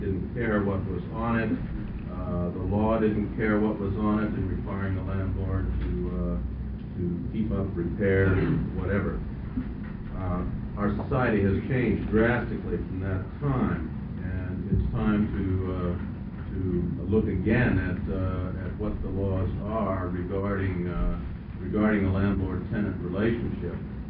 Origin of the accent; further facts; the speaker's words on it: Portland, Oregon, United States; I'm an attorney from Portland, Oregon, presently the director of the Trial and Appellate Division for Legal Aid Service in Portland.